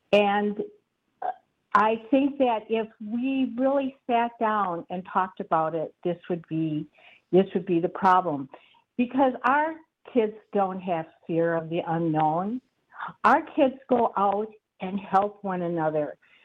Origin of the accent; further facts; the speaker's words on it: Milwaukee, Wisconsin, United States; now in Kenosha, United States; Well, you know that I was born and raised in Milwaukee.